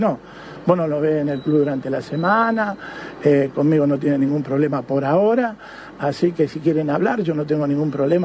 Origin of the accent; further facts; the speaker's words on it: Ñuble, Chile; Competidor no, porque somos todos de Ñuble, él es más de Ñuble a lo mejor que yo.